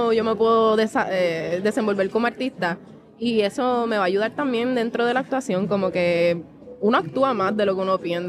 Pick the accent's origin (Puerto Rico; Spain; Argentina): Puerto Rico; Dorado; Yo nací criada en Dorado